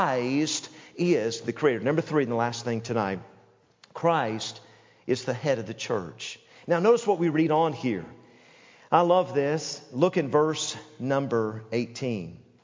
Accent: Knoxville, Tennessee, United States; And I'm even from Knoxville, Tennessee. I'm just a hillbilly.

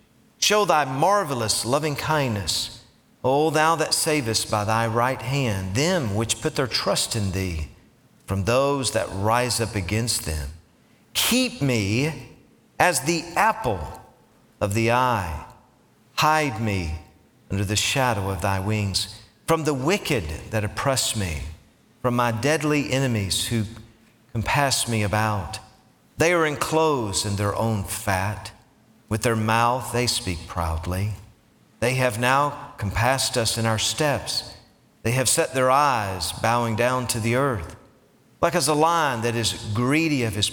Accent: Tennessee, United States; I wanted to tell everybody in there, I'm from Tennessee, all right?

